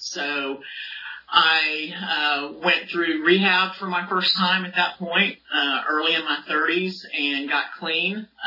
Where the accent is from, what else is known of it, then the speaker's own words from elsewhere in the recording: California, United States; born there; also born or lived in Southern US; I lived in the South for a while, but I am a Californian. I was born here in the 60s. I won't tell you what 60 year that was. But anyway, I was born in California.